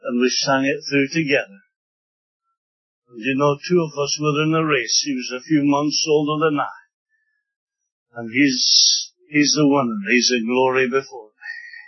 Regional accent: Scotland, United Kingdom; I come from Scotland and they say, do you not take whiskey? From Scotland?

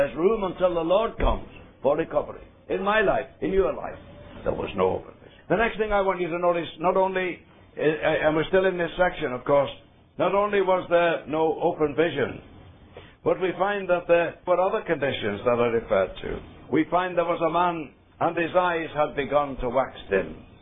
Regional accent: England, United Kingdom; now in Scotland; Now, I wasn't brought up in Scotland, I've got to say that. I'm an English man. I think my voice betrays that very clearly. And they tell me I've lived there for 40 years and still can't speak their accent.

